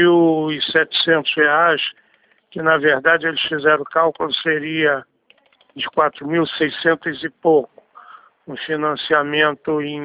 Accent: Rio de Janeiro, Brazil; eu não sou de São Paulo, não. Eu sou do Rio de Janeiro.

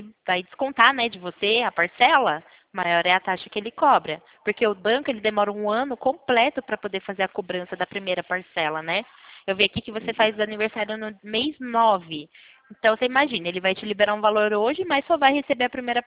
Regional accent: Itu, São Paulo, Brazil; Eu sou da cidade de Itu.

